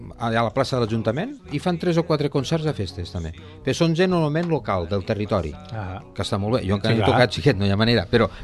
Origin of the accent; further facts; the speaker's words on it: Tortosa, Catalonia, Spain; soc de Tortosa, pum, pum, pum, soc de Terres de l'Ebre